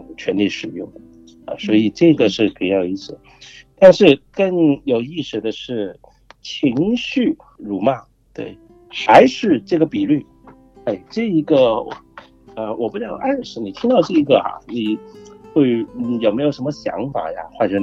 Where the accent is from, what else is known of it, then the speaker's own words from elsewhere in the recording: China; 但是在很多亚洲民族，包括我们中国人，很多时候我们会可能三代同堂一起住的